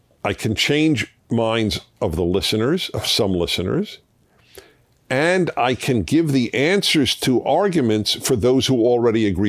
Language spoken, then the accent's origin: English; Argentina; I have lived in my home country, Argentina, my whole life. I love my country